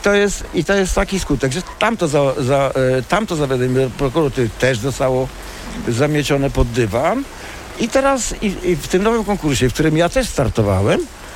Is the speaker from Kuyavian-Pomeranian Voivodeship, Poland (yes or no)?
yes; Toruń, Kuyavian-Pomeranian Voivodeship, Poland; bo jestem rodowitym Torunianinem z osiągnięciami